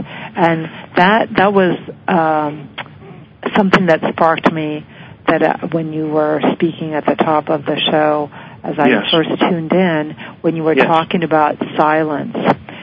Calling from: Florida, United States

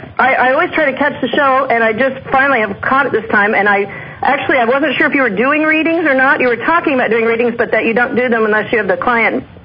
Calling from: New Zealand; Well, I'm calling from New Zealand, just so you know.

